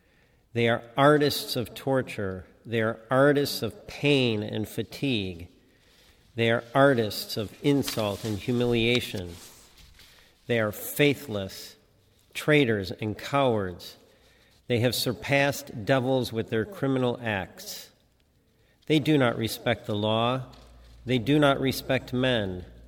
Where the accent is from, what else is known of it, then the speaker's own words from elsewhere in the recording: Yemen; unavailable in my home country of Yemen.